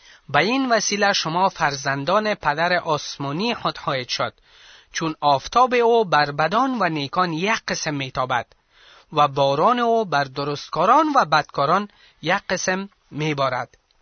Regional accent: Afghanistan; ما کسایی که پیروای عیسی مسیح هستیم، مسیحای افغان، ما افغان هستیم.

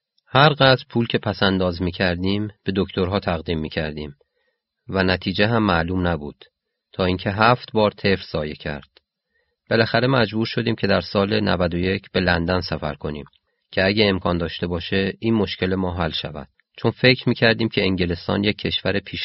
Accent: Iran; و از ایران هستم.

